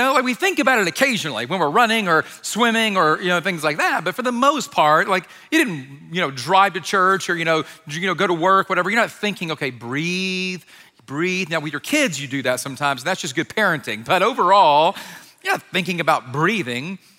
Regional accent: Georgia, United States; I grew up in Georgia.

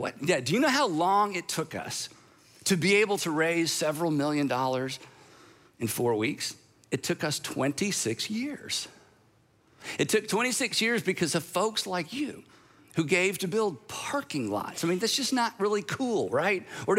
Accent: United States; yeah, but I'm an American. We don't prevent things.

